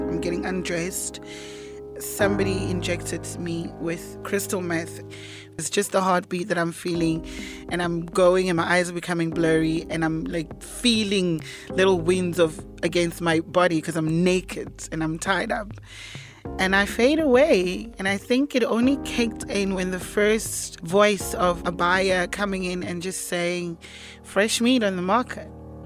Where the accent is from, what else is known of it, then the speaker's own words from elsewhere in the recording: Cape Town, Western Cape, South Africa; I'm from South Africa, the Western Cape, Cape Town, the township Khayelitsha.